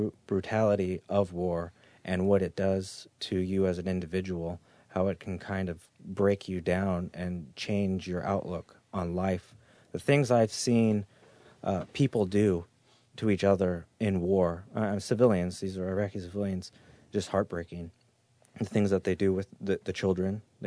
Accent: San Diego, California, United States; I'm from San Diego, though.

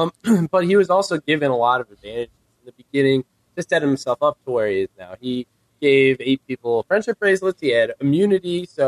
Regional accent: Illinois, United States; He always says Illinois because I'm from Illinois.

